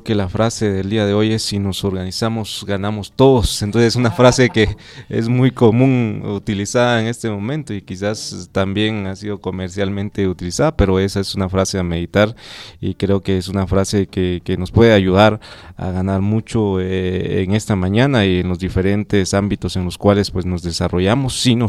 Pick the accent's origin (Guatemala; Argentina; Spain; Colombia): Guatemala; esos derechos constitucionales que nos respaldan como guatemaltecos